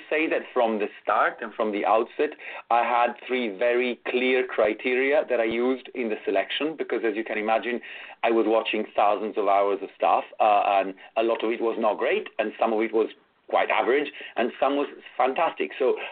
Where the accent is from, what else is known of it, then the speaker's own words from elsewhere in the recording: Italy; moved away as an adult; now in London, United Kingdom; So I'm Italian. I was raised in Italy, and because TV is dubbed there, I was exposed to a lot of international productions anyway since I was a child. And when I moved to London, to England in the UK 21 years ago